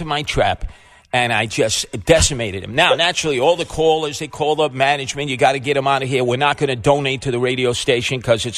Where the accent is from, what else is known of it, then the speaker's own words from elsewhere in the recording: Brooklyn, New York, United States; You're from Brooklyn, right? I'm from Brooklyn.